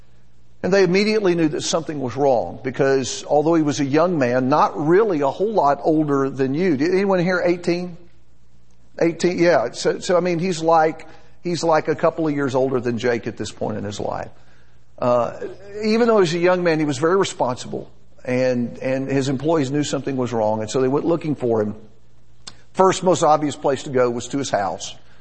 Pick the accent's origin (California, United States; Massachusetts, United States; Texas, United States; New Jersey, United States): Texas, United States; That is my home state. I was starting out as a preacher in Huntsville, Texas, working with a little church there.